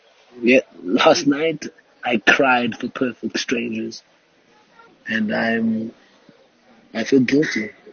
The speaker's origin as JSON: {"language": "English", "country": "South Africa", "said": "And I'm a South African man."}